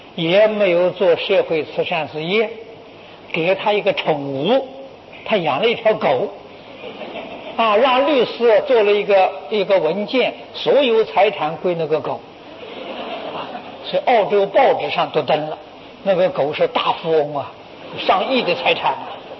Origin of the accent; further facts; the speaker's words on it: China; 我们中国人常讲嘛，积阴德啊